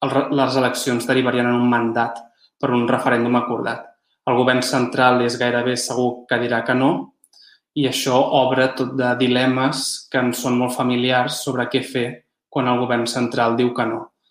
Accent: Catalonia, Spain; now in Scotland, United Kingdom; estem en un context realment com a català a Escòcia

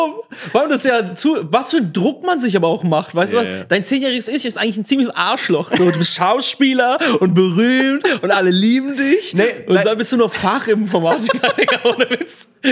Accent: Karlsruhe, Baden-Württemberg, Germany; Und ich komme aus Karlsruhe ursprünglich.

